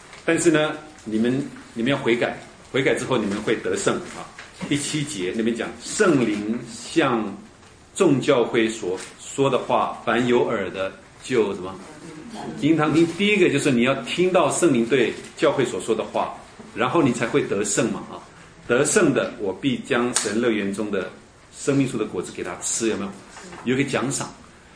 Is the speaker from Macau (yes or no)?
no; Indonesia; now in Taiwan; 我从印尼来到台湾，还不晓得说台湾的规矩啊。